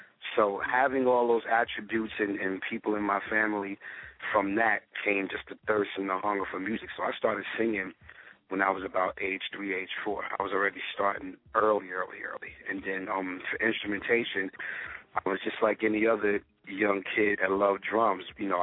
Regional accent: Brooklyn, New York, United States; I'm from Brooklyn, New York, St. Mark's Avenue, right. Crown Heights section, Albany Projects, Kingston, that whole area. I'm born and raised.

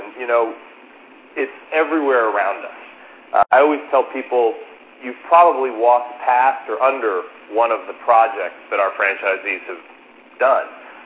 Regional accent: East Coast, United States; moved away as an adult; I grew up on the East Coast and worked out there at Morgan Stanley and at Charles Schwab at the World Trade Center before moving out west after getting my MBA.

